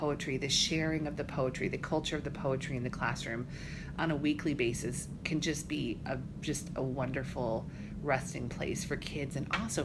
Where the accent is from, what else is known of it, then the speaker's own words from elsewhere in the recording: Colorado, United States; being able to go to these places that I had learned about growing up in Colorado was such a privilege